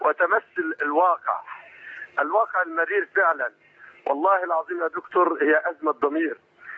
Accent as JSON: {"language": "Arabic", "country": "Egypt", "also_born_or_lived": "Saudi Arabia", "said": "وجئت الى هنا ونويت ان استقر في بلدي مصر"}